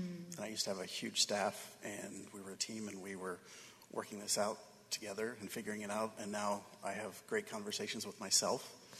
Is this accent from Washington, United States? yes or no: no; South Bend, Indiana, United States; South Bend.